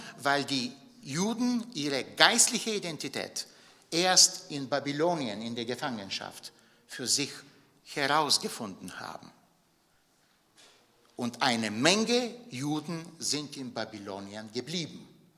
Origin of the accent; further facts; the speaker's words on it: Bulgaria; Ich bin hin und wieder in Bulgarien und da, in meiner Heimat